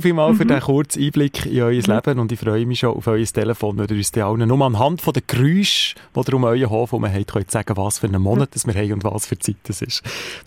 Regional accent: Switzerland

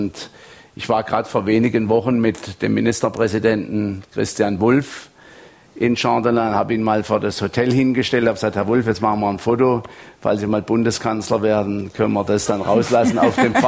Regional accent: Baden-Württemberg, Germany; ich komme ja aus der Rheinebene, da sind die Berge bescheiden. Der Kaiserstuhl ist die höchste Erhebung

